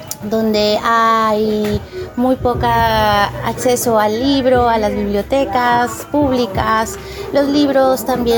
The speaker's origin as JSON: {"language": "Spanish", "town": "Quito", "region": "Pichincha", "country": "Ecuador", "tie": "born or raised there", "said": "yo soy nacida en Quito, nací y crecí ahí, pero vine a este lugar específico por un tema familiar"}